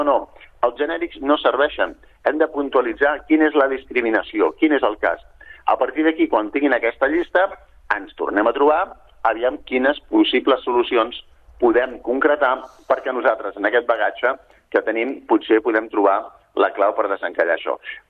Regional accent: Sabadell, Catalonia, Spain; now in Viladecavalls, Spain; jo visc a Viladecavalls i em va donar molt d'orgull anar a Sabadell perquè jo soc de Sabadell de tota la vida.

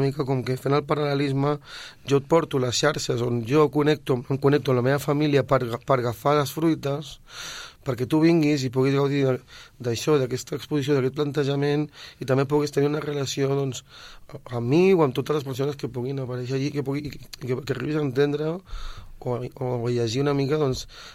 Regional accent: Reus, Catalonia, Spain; now in Sabadell, Spain; jo sóc de Reus. Llavors, el meu tarannà, la meva manera d'existir és molt nòmada. I vaig per aquí, vaig per allà. Ara estic aquí, porto Sabadell, ara farà 4 anys

